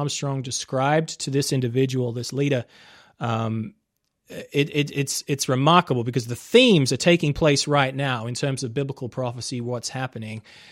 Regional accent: Australia; I'm Australian, so I'm not very good with US terms.

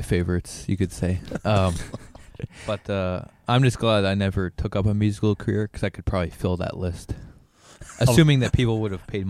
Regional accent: Canada; I'm Canadian, but yeah. They assumed I was American.

